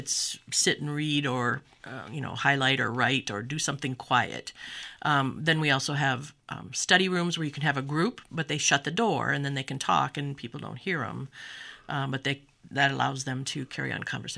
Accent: Waterloo, Iowa, United States; now in Rockford, United States; And I grew up in Waterloo, Iowa. And when we moved to Rockford for my husband's job, I got a job there working for the Northern Illinois Library System in Rockford.

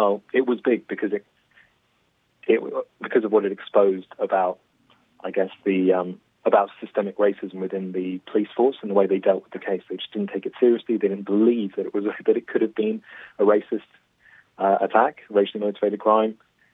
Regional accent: London, United Kingdom; I'm English, I'm from London.

